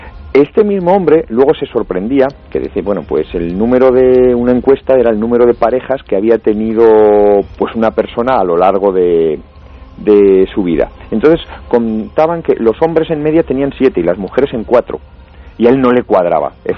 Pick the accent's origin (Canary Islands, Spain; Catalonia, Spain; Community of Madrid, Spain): Community of Madrid, Spain; Hoyo de Manzanares; esta tarde he hecho una cosa en mi pueblo, que es Hoyo de Manzanares, y iba a la biblioteca de allí, pues donde yo he estudiado